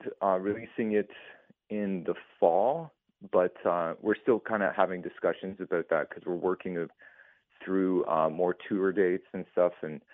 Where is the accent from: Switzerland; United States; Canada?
Canada; Oshawa, Ontario; I grew up in Oshawa